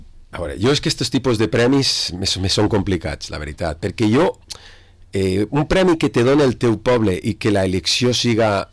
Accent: Vila-real, Valencian Community, Spain; Jo sóc més de Villarreal que menys de Margarina.

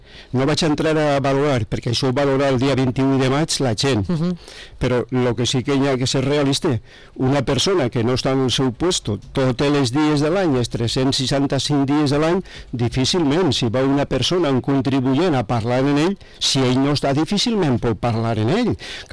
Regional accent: Betxí, Valencian Community, Spain; jo m'he criat en Betxí, visc en Betxí, me dediqué a Betxí

